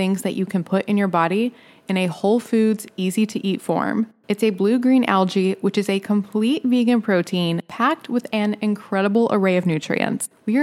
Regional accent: the South, United States; now in Atlanta, United States; I'm from Atlanta now, as you know, but raised in the Bible Belt South. And so it's interesting because I grew up in this microcosm of like a Christian upbringing.

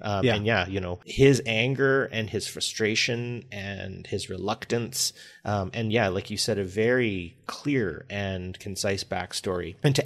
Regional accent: Edmonton, Alberta, Canada; where I grew up in Edmonton, we have Churchill Square.

